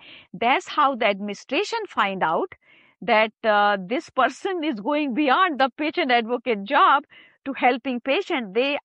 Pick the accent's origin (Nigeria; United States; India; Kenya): India; I cannot preach, but I'm from India, so I know about